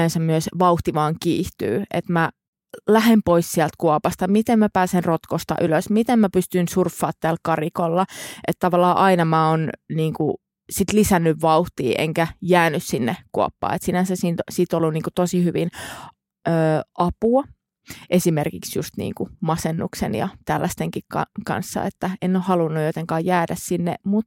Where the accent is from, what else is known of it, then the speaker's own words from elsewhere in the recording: Pori, Satakunta, Finland; now in Helsinki, Finland; olen siis Porista kotoisin. Perheestä ollaan asuttu maalla. Ja mulla on 3 sisarusta ja vanhemmat. Ja sieltä sitten on ponnistanut tänne Helsingin päätyyn.